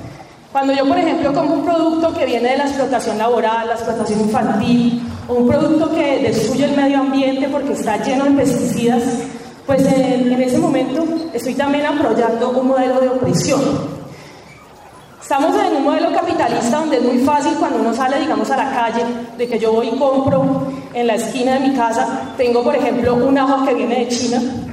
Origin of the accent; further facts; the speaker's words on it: Génova, Quindío, Colombia; vengo de Génova, Quindío, que llaman la estrella hídrica del Quindío.